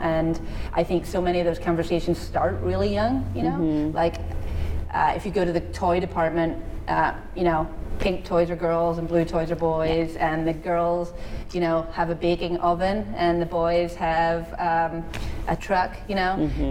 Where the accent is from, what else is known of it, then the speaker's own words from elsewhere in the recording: Ireland; moved away as an adult; now in Portland, United States; Yep, I'm Irish.